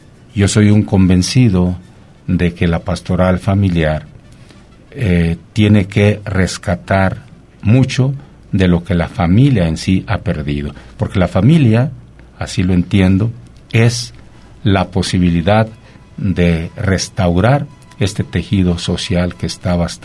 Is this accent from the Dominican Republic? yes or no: no; Mexico; Sí, somos mexicanos.